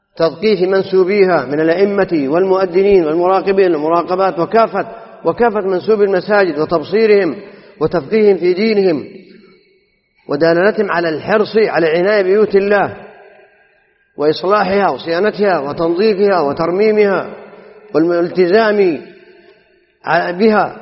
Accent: Saudi Arabia; في بلادنا المملكة العربية السعودية

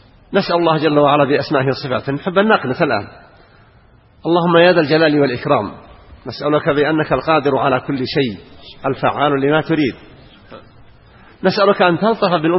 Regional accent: Saudi Arabia; بلادنا المملكة العربية السعودية

